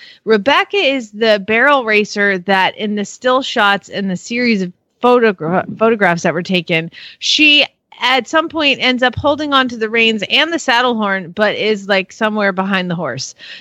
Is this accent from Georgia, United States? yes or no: yes; Atlanta, Georgia, United States; Right up 75. I'm from Atlanta, too.